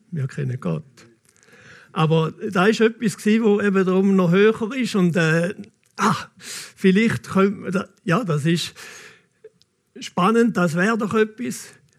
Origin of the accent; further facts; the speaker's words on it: Switzerland; Ich bin Schweizer, ich bin Pastor